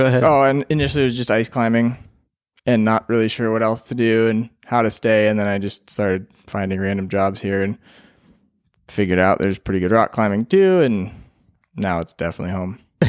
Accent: Phoenix, Arizona, United States; I grew up in Phoenix, Arizona. I spent first 21 years of my life there.

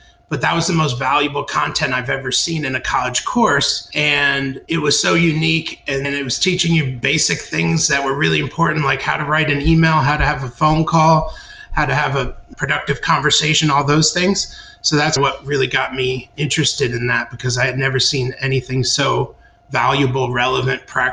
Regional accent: Connecticut, United States; Yeah, I grew up in Connecticut mostly. I moved around a little bit as a child

